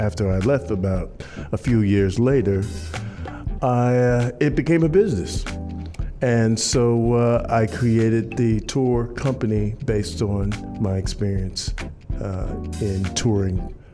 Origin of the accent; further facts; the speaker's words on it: New York City, New York, United States; moved away as an adult; also born or lived in Long Island / Queens; now in Atlanta, United States; I am from New York City, the Bronx. And also lived in Long Island, Queens as well. I had to throw that in. But came here in 1984